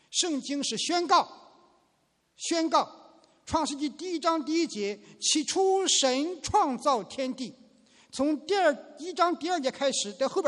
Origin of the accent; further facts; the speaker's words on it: China; 对我们每一个来自于中国大陆的在座的来说，像我一样